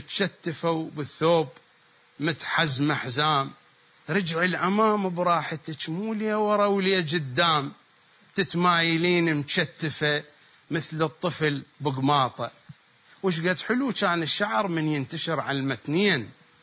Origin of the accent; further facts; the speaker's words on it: Iraq; accent: Iraqi; في اللهجة في لهجتنا العراقية